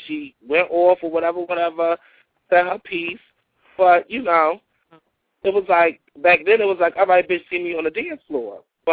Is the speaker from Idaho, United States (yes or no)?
no; Brooklyn, New York, United States; Because she thought I was a down south bitch, but I was born and raised in Brooklyn.